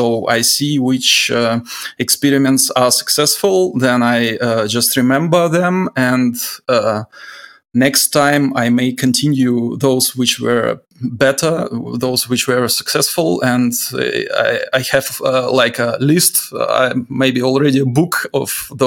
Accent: Moldova; first language Russian; English is a second language; I come from Moldova, yeah. My mother tongue is actually Russian.

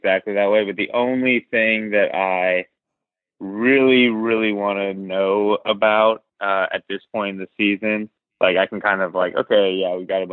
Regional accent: Seattle, Washington, United States; I'm from Seattle.

